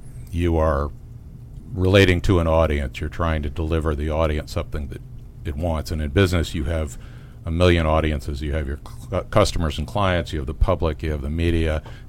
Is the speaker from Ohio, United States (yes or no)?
no; Bethesda, Maryland, United States; also born or lived in Washington, D.C.; I was born in the District of Columbia and grew up in Bethesda.